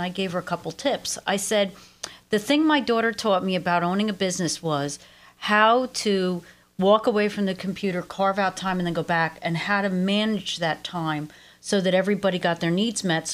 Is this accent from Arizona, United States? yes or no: no; New Jersey, United States; I'm originally from Central Jersey